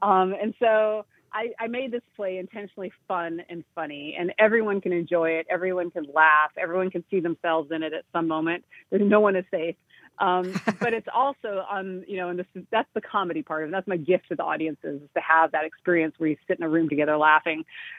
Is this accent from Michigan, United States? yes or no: no; South Dakota, United States; that, you know, little Native girl, like, say, maybe myself, growing up in South Dakota, who maybe felt a little isolated from some of the rest of the world.